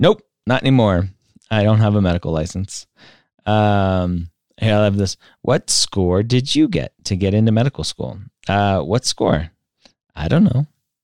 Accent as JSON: {"language": "English", "region": "California", "country": "United States", "said": "Although I am from Southern California, so I should be a surfer dude."}